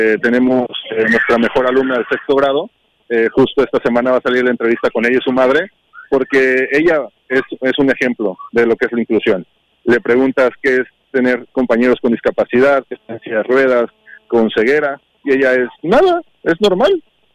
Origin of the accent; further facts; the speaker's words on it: Mexico; moved away; Yo soy de México. Vengo desde México para acá